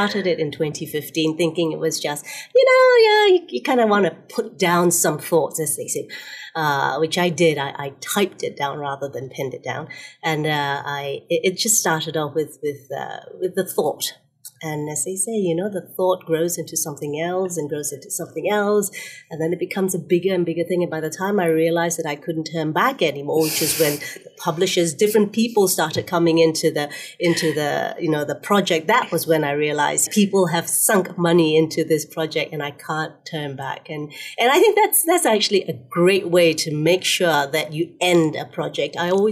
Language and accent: English; Singapore; I'm Singaporean